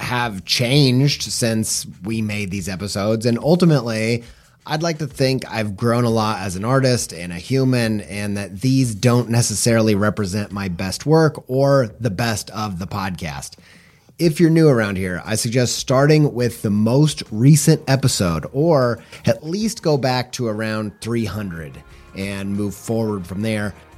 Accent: Indiana, United States; also born or lived in England; now in Columbus, United States; I'm from the great state of Indiana. I'm a Midwesterner. I currently live in Columbus, Ohio.

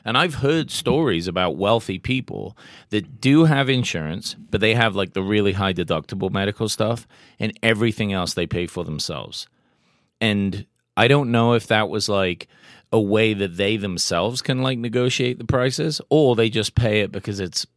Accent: England, United Kingdom; I'm English, bro.

